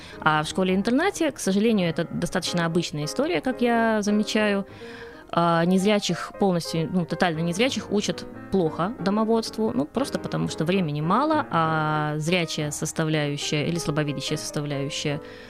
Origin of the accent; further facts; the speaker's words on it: Orsha, Vitebsk Region, Belarus; Я ездила сначала из Орши, есть такой город в Витебской области, в Гродно, потом из Минска.